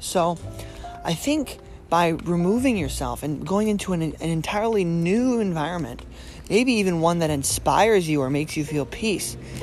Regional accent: Palmyra, United States; I actually noticed this when I went home for Christmas, back to Palmyra, my hometown.

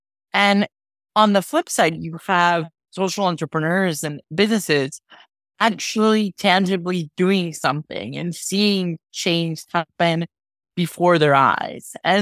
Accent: Monterrey, Nuevo León, Mexico; But I had the fortune of growing up in Monterrey, Mexico, which is a very entrepreneurial town.

